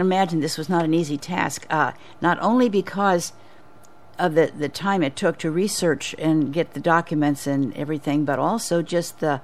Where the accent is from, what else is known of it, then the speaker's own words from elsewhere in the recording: Newton, Iowa, United States; also born or lived in Pennsylvania / California; now in Mount Pleasant, United States; I grew up in Newton, actually, which is kind of the center of the state, and then went to the University of Iowa, and then I've lived in Pennsylvania and lived in California